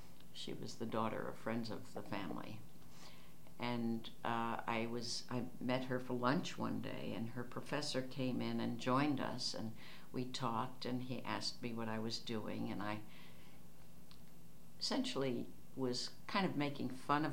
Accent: New York City, New York, United States; Yes, I was born in New York City at the Beth Israel Hospital in Manhattan. We lived in Queens, in Sunnyside, until I was 10.

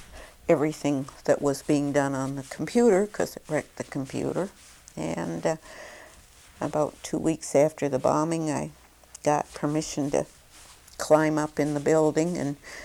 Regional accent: Canada; I'm not an American, I'm Canadian

